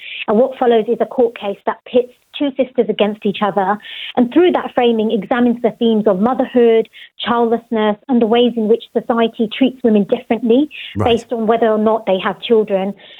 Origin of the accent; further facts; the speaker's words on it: London, United Kingdom; I grew up in Tower Hamlets, Scott, which is one of the UK's worst areas for child poverty.